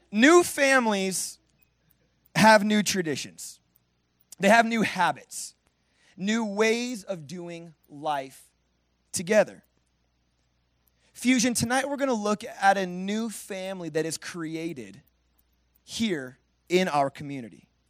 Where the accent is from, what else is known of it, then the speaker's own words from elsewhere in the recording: Oregon, United States; And so I grew up in Oregon, which is where Christmas trees come from.